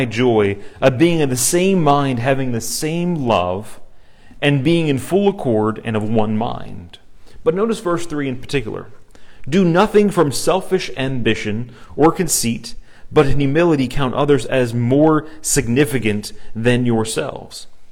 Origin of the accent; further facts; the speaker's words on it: United States; And as an American, we like that concept.